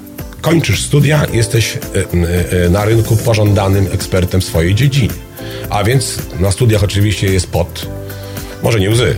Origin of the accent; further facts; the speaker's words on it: Zamość, Lublin Voivodeship, Poland; Pochodzę z miasta bardzo podobnego do Puław, to moim rodzinnym miastem jest Zamość. W tym samym województwie, choć gdzie indziej położone